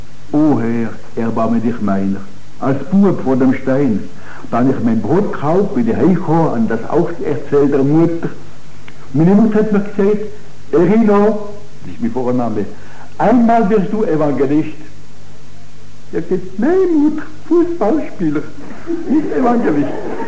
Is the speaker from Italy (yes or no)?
yes; Italy; German is a second language; Das ist ja unsere Not, wir sind Italiener, und das ist eine Not, Italiener zu sein.